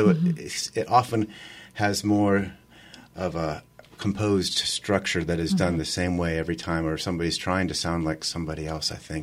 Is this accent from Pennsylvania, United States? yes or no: yes; Pennsylvania, United States; I'm from Pennsylvania.